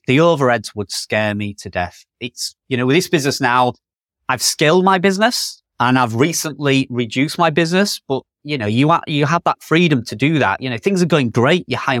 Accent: York, Yorkshire and the Humber, United Kingdom; where I live is a very touristy town. Everybody knows I'm from York, which is like, I think it's like the second most popular tourist destination in the UK.

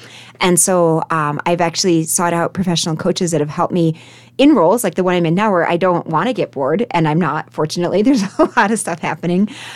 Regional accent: Saratoga Springs, New York, United States; Yeah, Saratoga Springs was, you know, the town that I was most connected to. And that is interesting because it's also a very tourist-based historical city. It was small at the time.

